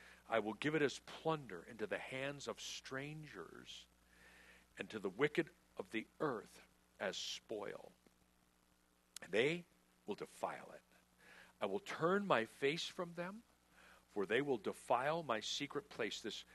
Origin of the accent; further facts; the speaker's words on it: San Diego, California, United States; cruising down University Avenue where I grew up in North Park